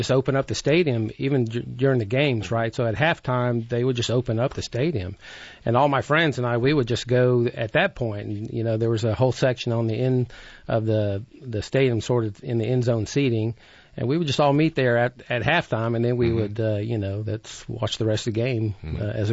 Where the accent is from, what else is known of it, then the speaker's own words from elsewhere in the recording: College Station, Texas, United States; When I grew up in College Station, there was only one school for each level.